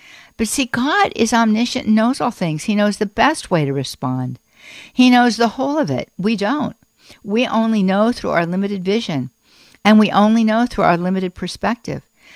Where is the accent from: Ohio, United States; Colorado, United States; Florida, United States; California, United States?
Florida, United States; us, folks, we're from Florida, so we talk Florida